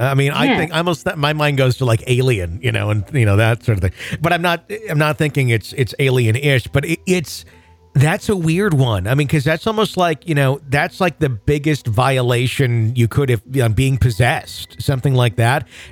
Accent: Wisconsin, United States; at called the Lutheran Home in my hometown in Wisconsin.

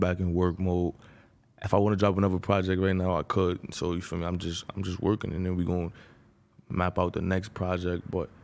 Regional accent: New York, United States; No offense to … but, you know, I'm from New York. I don't even know no

